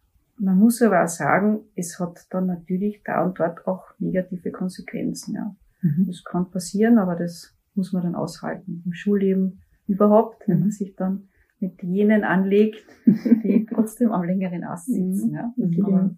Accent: Villach, Carinthia, Austria; Ich bin am Land aufgewachsen, also in ganz einem kleinen Dorf, ein bisschen außerhalb von Villach in der Unterschütt, wenn das vielleicht jemand kennt. Und auch in sehr einfachen Verhältnissen.

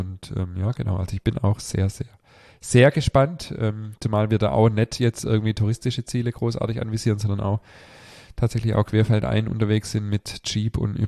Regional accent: Stuttgart, Baden-Württemberg, Germany; born there; ich bin ja in Stuttgart geboren.

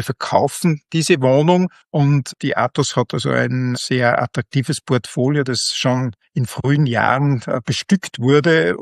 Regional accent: Austria; bei uns in Österreich wird also vom Voll- und Teilanwendungsbereich gesprochen

